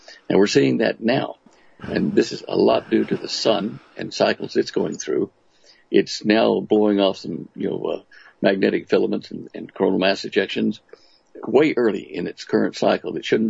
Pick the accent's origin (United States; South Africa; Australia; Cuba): United States; Dallas, Texas; I didn't recognize even my hometown, their Dallas.